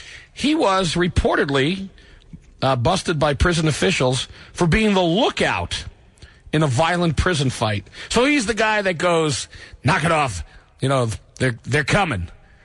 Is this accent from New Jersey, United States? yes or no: yes; New Jersey, United States; I grew up in Jersey.